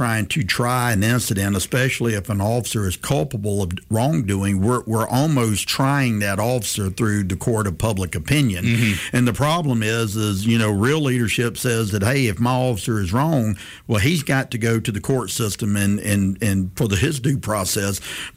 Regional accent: Prichard, Alabama, United States; I do believe, growing up poor, and we talked about that earlier, where I grew up in Pritchard, I did have a lot of love, faith, and discipline.

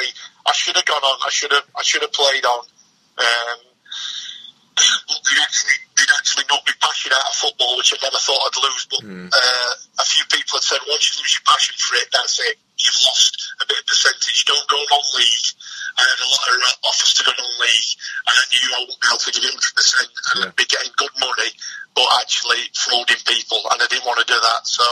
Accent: Yorkshire and the Humber, United Kingdom; I'm a Yorkshireman.

